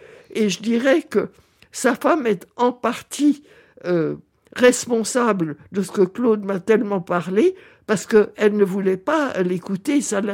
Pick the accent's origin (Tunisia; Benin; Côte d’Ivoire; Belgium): Belgium; je suis belge, j'ai une carte d'identité